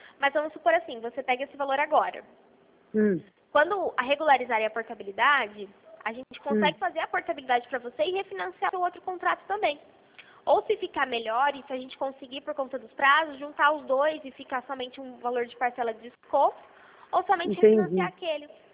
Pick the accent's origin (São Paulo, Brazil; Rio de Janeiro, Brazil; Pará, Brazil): São Paulo, Brazil; Americana; Eu sou de Americana